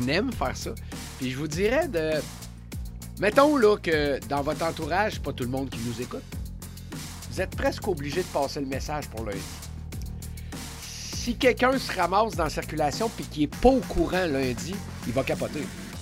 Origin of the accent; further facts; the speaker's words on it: Saint-Romuald, Quebec, Canada; je suis un gars du peuple, là, je viens du peuple, je viens de Saint-Romuald, ça arrive sud.